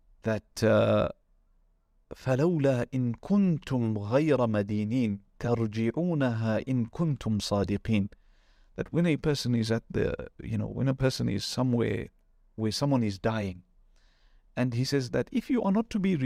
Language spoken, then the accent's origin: English; Zimbabwe; my first exposure to scholars outside of my home country in Zimbabwe.